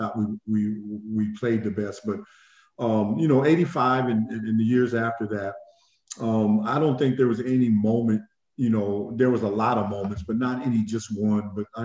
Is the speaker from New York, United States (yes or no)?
no; Quincy, Illinois, United States; We grew up together in Quincy, and we lived across the street from each other since we were about 6 years old